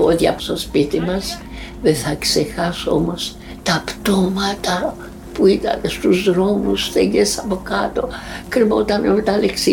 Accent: Daratsos, Crete, Greece; born there; Εγώ γεννήθηκα στο Δαράτσο. Το 1η Νοεμβρίου του 1926. Έζησα ωραία παιδικά χρόνια. Είμαστε μια πολυμελής οικογένεια. 9 παιδιά.

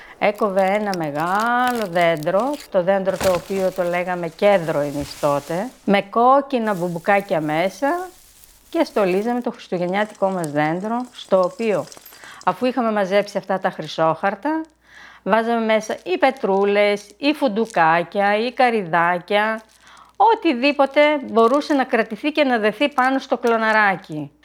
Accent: Xanthogeia, Central Macedonia, Greece; το χωριό μου ήταν πολύ φτωχό, πολύ μικρό. Ήταν τα Ξανθόγια. Τα Ξανθόγια βρίσκεται στους πρόποδες του Καϊμάκτσελαν.

